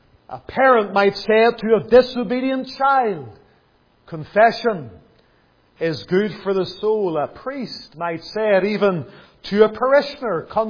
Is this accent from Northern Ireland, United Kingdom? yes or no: yes; Lisburn, Northern Ireland, United Kingdom; I can remember growing up in Lisburn